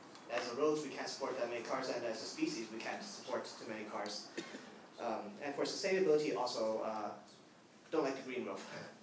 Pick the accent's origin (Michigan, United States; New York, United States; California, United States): California, United States; San Francisco; Okay, hello … from Excelsior.